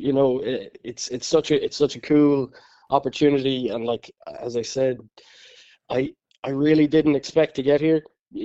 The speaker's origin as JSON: {"language": "English", "town": "Ballinamore", "region": "Connacht", "country": "Ireland", "said": "No, I'm not a Galway man. I'm from Ballinamore in County Leitrim. Yes, I've just been living in Galway the last 5 years now for college."}